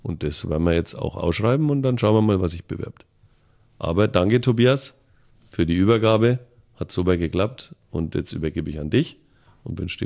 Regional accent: Bamberg, Bavaria, Germany; bin eigentlich Bamberger, der einzige Oberfranke hier in der Runde, muss man dazu sagen.

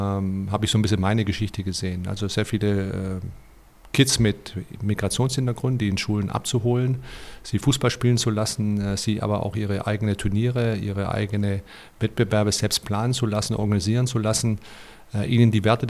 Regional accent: Stuttgart, Baden-Württemberg, Germany; So war es bei mir. Ich bin in Stuttgart aufgewachsen.

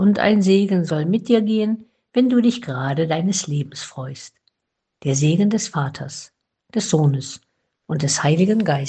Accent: Germany; born there; weil ich diese Leidenschaft des Wallfahrens als gebürtige Eichsfelderin auch teile

